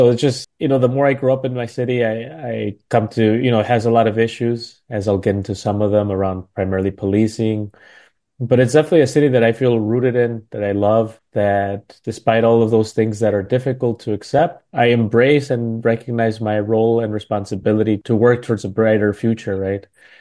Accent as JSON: {"language": "English", "town": "Milwaukee", "region": "Wisconsin", "country": "United States", "tie": "born or raised there", "said": "So I'm born and raised in Milwaukee. I'm a Chicano. My parents came from Mexico shortly before I was born. And so I grew up in Milwaukee. I grew up in what is called the South Side of Milwaukee"}